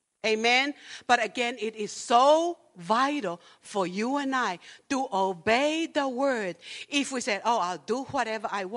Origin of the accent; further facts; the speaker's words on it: Hawaii, United States; And I'm from Hawaii. We don't have snow there, okay?